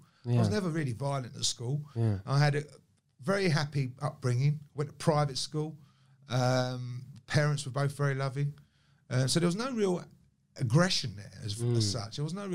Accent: Watford, East of England, United Kingdom; born or raised there

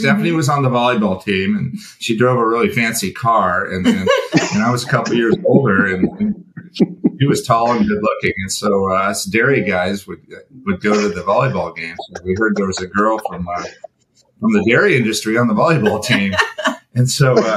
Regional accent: Ferndale, United States; And our oldest son and his wife now live in that my hometown of Ferndale, where my great grandfather had started the dairy about 100 years ago.

